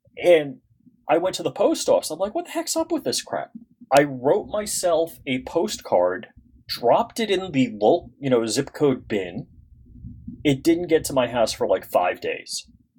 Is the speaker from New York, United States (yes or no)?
yes; Islip, New York, United States; so I never realized how good the post office was in my hometown and on Long Island, New York. One, if you sent a letter to … in Islip, New York, we got it.